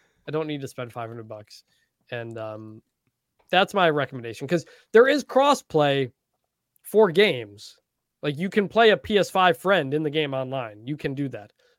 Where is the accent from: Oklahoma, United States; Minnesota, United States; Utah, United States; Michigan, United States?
Michigan, United States; Detroit; Like, I'm from Detroit.